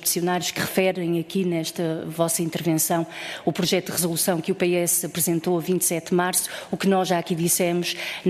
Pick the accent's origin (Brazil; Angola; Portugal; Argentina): Portugal; Ovar, Aveiro; eu sou de Alvar e, portanto, uma vareira também com a capacidade de conhecer melhor do que ninguém nesta sala este território